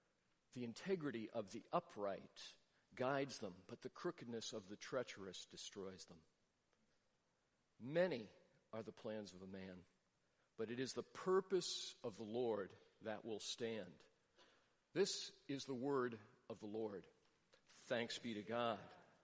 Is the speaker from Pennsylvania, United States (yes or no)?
no; Nebraska, United States; also born or lived in Brussels, Belgium; the dreams that I cherished the most while I was growing up in Nebraska. One was to live on a lake. There aren't many lakes in Nebraska.